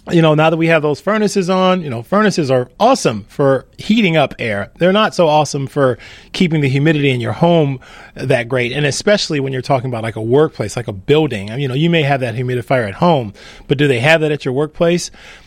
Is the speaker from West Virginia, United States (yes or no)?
no; Cleveland, Ohio, United States; also born or lived in Pittsburgh; I lived in Pittsburgh for 8 years, and I'm from Cleveland.